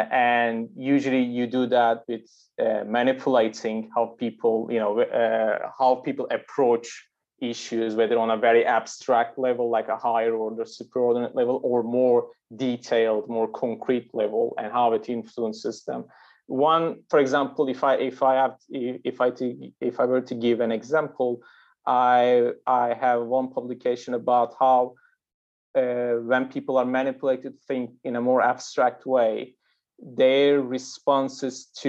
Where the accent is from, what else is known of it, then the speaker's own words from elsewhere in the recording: Turkey; Okay, so I'm from Turkey, first of all.